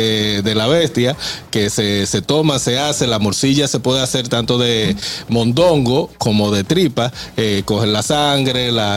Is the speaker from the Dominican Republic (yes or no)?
yes; Buenavista, Santo Domingo, Dominican Republic; yo soy de Buenavista primero.